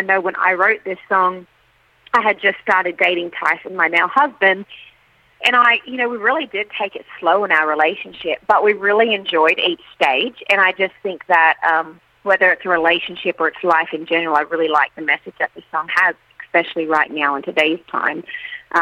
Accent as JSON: {"language": "English", "region": "Queensland", "country": "Australia", "tie": "born or raised there", "said": "it was actually shot on the beaches that I grew up on the Sunshine Coast. And using an Aussie producer, that's even cooler."}